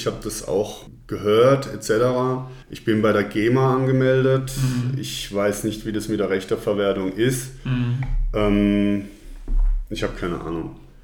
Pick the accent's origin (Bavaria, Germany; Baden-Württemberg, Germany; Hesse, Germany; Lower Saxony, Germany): Baden-Württemberg, Germany; Karlsruhe; Ich habe gesagt, ich muss doch erstmal in meiner Heimatstadt irgendwie ein paar Leute finden, die meine Musik gut finden, das vielleicht einfach auch supporten. Ne? Von daher gesehen mache ich das jetzt hier in Karlsruhe